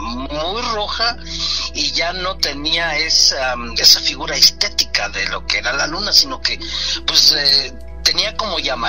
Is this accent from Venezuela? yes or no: no; Querétaro, Mexico; tener mis 2 años de vida allá en el rancho, 2 a 3 años. Ya después llegamos acá a la ciudad de Querétaro